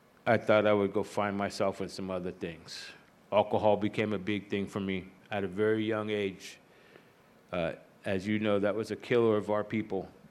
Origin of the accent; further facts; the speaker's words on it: Hawaii, United States; because I'm also Hawaiian. And my people come from Maui, but we were given land in Molokai